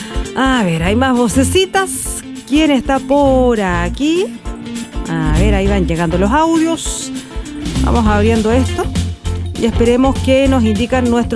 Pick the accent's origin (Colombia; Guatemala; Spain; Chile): Chile; Concepción, Biobío; porque si somos de Conce, tenemos que apoyar al Conce